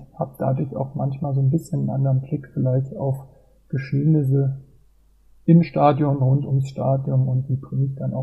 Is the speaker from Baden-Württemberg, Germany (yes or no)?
no; Mainz, Rhineland-Palatinate, Germany; born there; ich bin schon ein bisschen älter, ich bin 48 Jahre alt und bin gebürtiger Mainzer